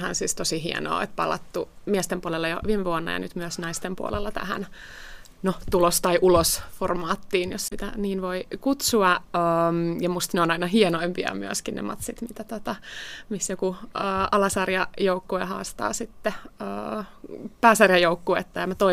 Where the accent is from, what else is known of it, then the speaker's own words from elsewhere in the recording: Tampere, Pirkanmaa, Finland; No mä oon Tampereelta Ilveksen kasvatti